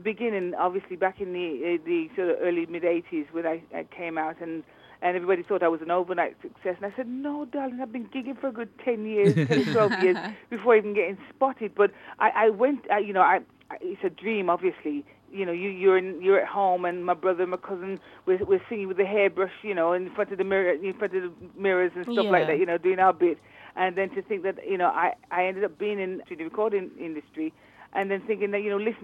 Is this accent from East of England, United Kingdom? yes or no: no; Birmingham, West Midlands, United Kingdom; everybody thought I came from Wolverhampton, but I said, no, darling, Wolverhampton adopted me, but I am a Brummie born and bred.